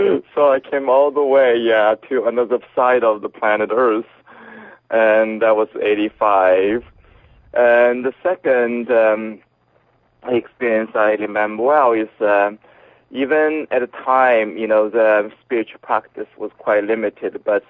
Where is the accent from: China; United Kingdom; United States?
China; Of course, I was born in China and the end of the Cultural Revolution.